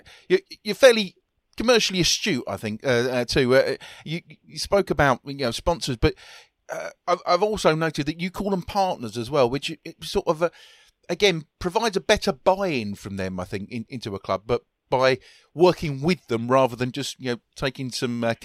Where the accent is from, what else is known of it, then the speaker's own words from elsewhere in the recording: London, United Kingdom; I remember growing up in West London